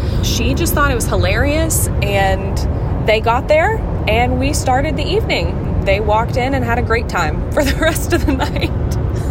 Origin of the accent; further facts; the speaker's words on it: Kentucky, United States; I am from Kentucky